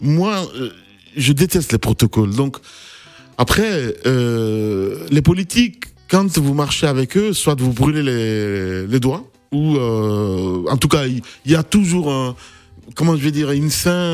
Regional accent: Guinea; parce que c'est des Guinéens, comme je suis Guinéen aussi

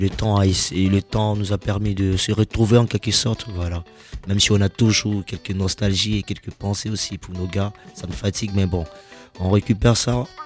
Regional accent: Bordeaux, Nouvelle-Aquitaine, France; Voilà, moi je suis de Bordeaux

